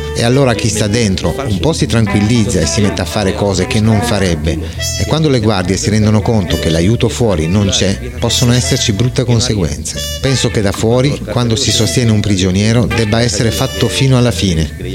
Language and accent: Italian; Vic, Catalonia, Spain; tornai al mio paese d'origine, a Vic, un paese di 70.000 abitanti, dove tutti conoscevano la storia mia e del mio gruppo